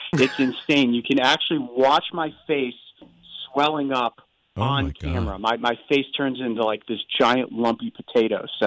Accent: Cleveland, Ohio, United States; now in Columbus, United States; Brave Wilderness is run out of Columbus, Ohio, but I'm from Cleveland originally. So I kind of, Ohio has been my base my entire life for the most part.

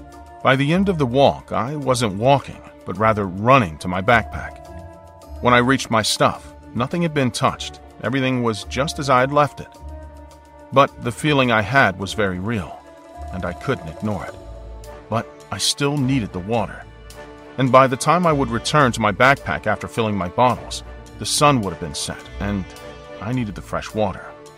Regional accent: Utah, United States; But my heart still lies in my home country. I'm from Utah in America, East Utah to be specific.

